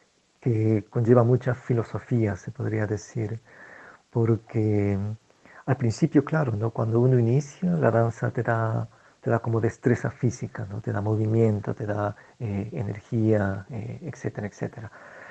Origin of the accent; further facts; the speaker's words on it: Ecuador; soy ecuatoriano, vivo acá en Quito, que es la capital de Ecuador.